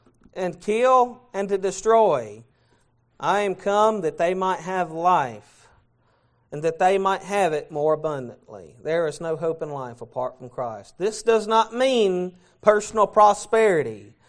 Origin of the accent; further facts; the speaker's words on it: Alabama, United States; I'm originally from Alabama, and if you shake a tree in Alabama, four or five Baptist preachers will fall out.